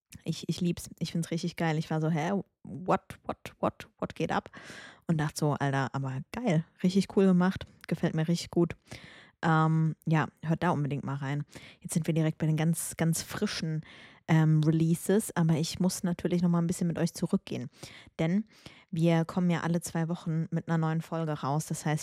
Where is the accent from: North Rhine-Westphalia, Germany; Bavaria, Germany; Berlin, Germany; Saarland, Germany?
Saarland, Germany; ich komme ja aus dem Saarland, die kommen auch aus dem Saarland.